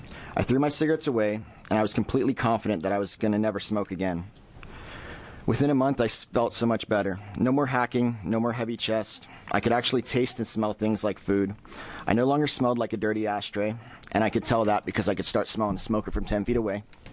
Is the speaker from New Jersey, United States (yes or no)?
no; Roseburg, Oregon, United States; I'm from Roseburg.